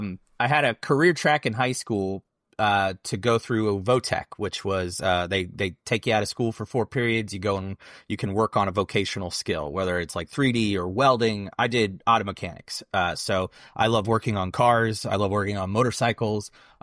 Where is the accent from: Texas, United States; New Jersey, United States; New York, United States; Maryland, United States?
Maryland, United States; I grew up in Maryland. I've been here since I was about 6 years old. Parents were in the Air Force, so I moved around as a kid. But we started our journey at second grade, about 2001, in Maryland.